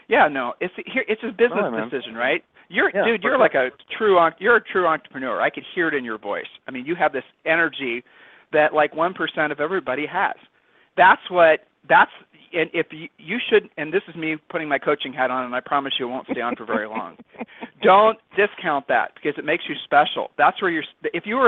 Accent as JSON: {"language": "English", "region": "Ohio", "country": "United States", "said": "Look, you're from Nebraska. I'm from Ohio. So you and I are both from like cut from the same cloth, you know?"}